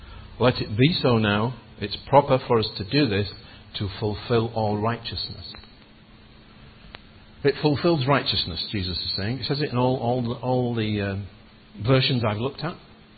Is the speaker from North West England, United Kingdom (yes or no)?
yes; Blackpool, North West England, United Kingdom; born there; I was born in Blackpool and christened in Lytham.